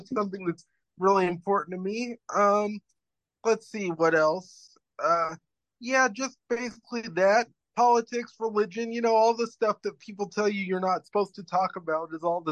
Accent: Oregon, United States; I'm 35 years old. I'm from Oregon.

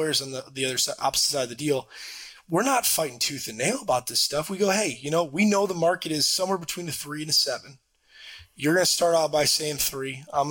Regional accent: Michigan, United States; This guy out of Indiana, which is like, I'm from Michigan.

